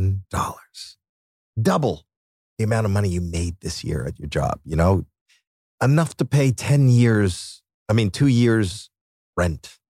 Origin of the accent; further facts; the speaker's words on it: Canada; Not true. I'm from Canada.